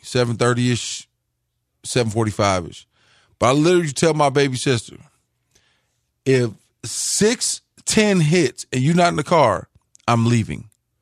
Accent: California, United States; But I drive like that because I'm from California. That's the only reason.

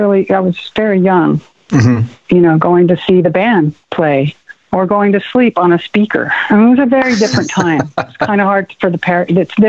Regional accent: San Francisco, California, United States; I grew up in San Francisco in the 70s

